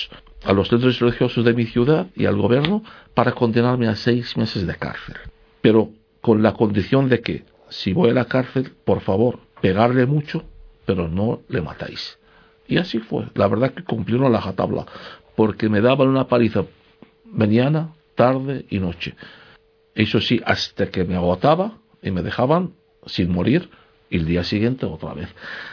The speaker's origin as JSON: {"language": "Spanish", "region": "Nineveh", "country": "Iraq", "tie": "born or raised there", "also_born_or_lived": "Basra", "said": "tuve que abandonar mi ciudad, estuve viviendo en Basora, y a escaparme hasta mi pueblo, en el norte de Irak, a Nínive"}